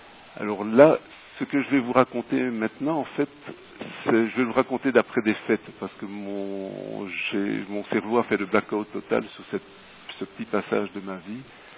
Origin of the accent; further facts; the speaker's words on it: Brussels, Brussels-Capital Region, Belgium; born there; Je suis né à Bruxelles, en Belgique, en 1960.